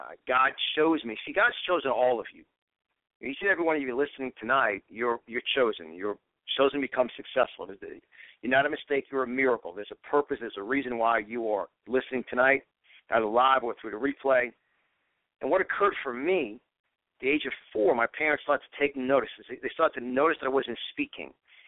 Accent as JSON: {"language": "English", "region": "New York", "country": "United States", "tie": "born or raised there", "said": "I was born and raised in New York."}